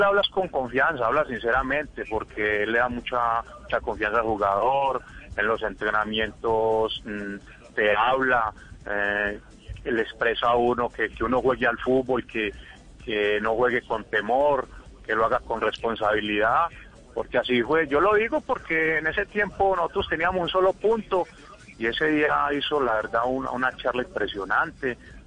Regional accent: Colombia; porque nosotros 100% somos colombianos y nosotros no podemos jugar a lo europeo.

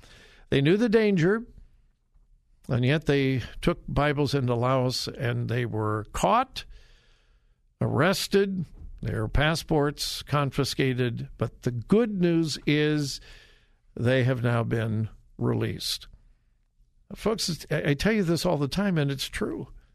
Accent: California, United States; Because growing up in California, it was Lancaster. Here in central Ohio, it's Lancaster.

